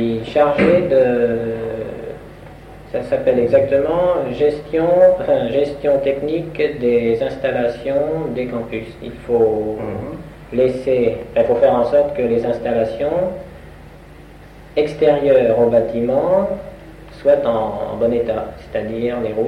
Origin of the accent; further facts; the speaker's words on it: Orléans, Centre-Val de Loire, France; je suis né à Orléans, c'est pour faire raconter ma vie, en 1941, et j'ai fait mes études au lycée Potier, jusqu'en classe préparatoire des grandes écoles